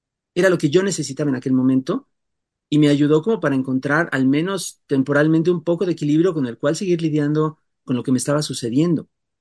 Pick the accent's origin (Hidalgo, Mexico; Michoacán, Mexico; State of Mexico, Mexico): State of Mexico, Mexico; Toluca; Yo entonces vivía en Toluca, mi ciudad natal